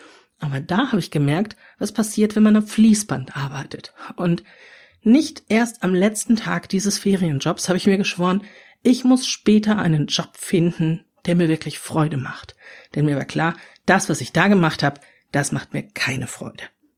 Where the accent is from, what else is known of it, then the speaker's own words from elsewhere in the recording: North Rhine-Westphalia, Germany; ich bin im Ruhrgebiet aufgewachsen